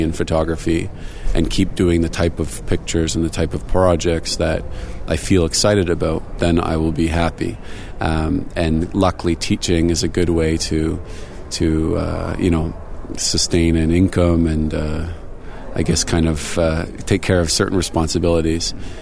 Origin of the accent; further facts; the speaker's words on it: Kitchener, Ontario, Canada; born there; I was born in Kitchener. I am, I guess I'm the descendant of people who come from, well, my grandparents came from England and Spain. That's where they were born. My father was born in the U.S., so I guess I'm the first Canadian in my family.